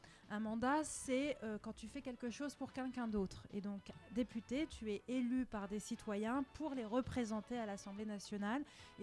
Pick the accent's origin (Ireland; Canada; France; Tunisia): France; Nancy, Grand Est; born there; now in Le Vésinet, France; moi, je suis née en province, à Nancy. Et puis, ma famille vient d'Europe de l'Est et puis d'Algérie.